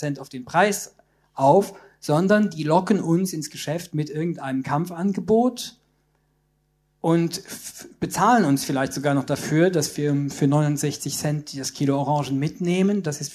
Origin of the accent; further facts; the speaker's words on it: Luxembourg; German is a second language; ich bin ja als Luxemburger quasi sprachlich im Vorteil und ich hatte auch das Glück, lange zur Schule gehen zu können. Ich spreche 6 Sprachen.